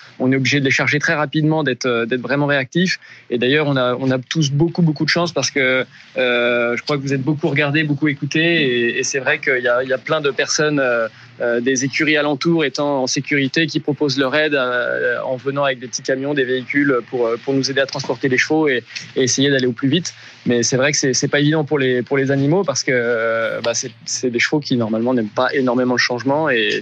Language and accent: French; Fontainebleau, Île-de-France, France; Moi, je suis natif de Fontainebleau. J'ai 37 ans